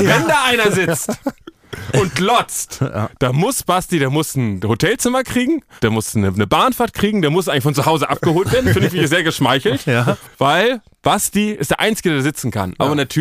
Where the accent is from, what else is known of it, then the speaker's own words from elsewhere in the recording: Northern Germany, Germany; Es gab Karneval da, wo ich herkomme, in Norddeutschland. Karnevalshochburg des Nordens.